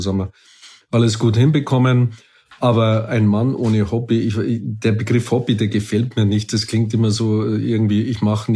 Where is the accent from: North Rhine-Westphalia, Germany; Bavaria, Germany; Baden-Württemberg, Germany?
Bavaria, Germany; ich bin ein Bayer, ein bayerischer Patriot deutscher Nationalität mit europäischer Gesinnung.